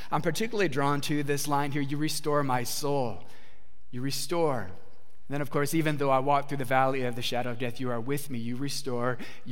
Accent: Michigan, United States; I'll be filling in at the church that I grew up in Michigan.

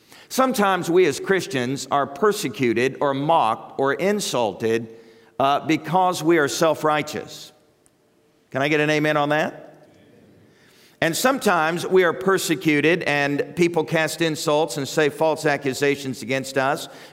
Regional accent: Fort Benning, Georgia, United States; born there; also born or lived in Huntsville, Alabama; I was born in Georgia. I was born at Fort Benning at Martin Army Hospital. And though I was born in the South to Southerners, you know my story. I was moved all over the country as a military brat.

